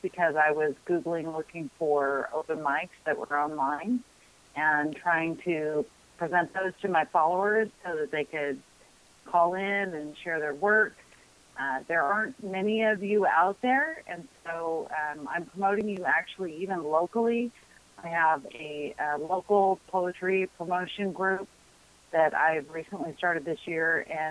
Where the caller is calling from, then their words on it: Provo, Utah, United States; No, I'm in Provo. I'm in Happy Valley.